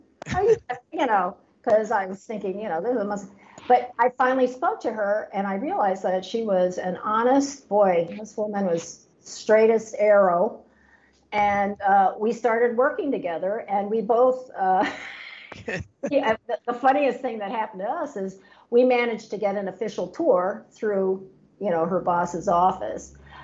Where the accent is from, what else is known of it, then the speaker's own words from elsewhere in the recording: Haiti; now in United States; I mean, I grew up in Papa Doc's Haiti. Okay. I grew up under a real live dictatorship.